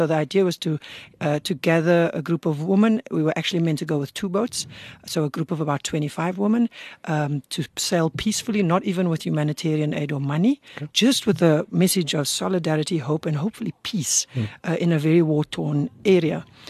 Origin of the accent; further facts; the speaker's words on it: Cape Town, Western Cape, South Africa; I grew up in the Cape Flats in Cape Town